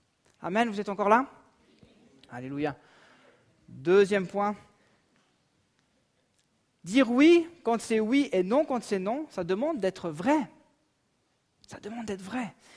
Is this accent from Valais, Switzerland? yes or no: no; Vaud, Switzerland; ça nous arrangerait bien peut-être en tant que vaudois